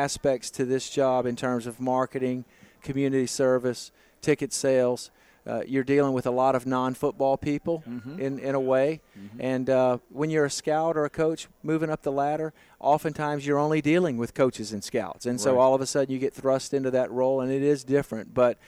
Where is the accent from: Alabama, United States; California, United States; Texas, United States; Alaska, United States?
Alabama, United States; Mobile; welcome to my hometown of Mobile and the Senior Bowl.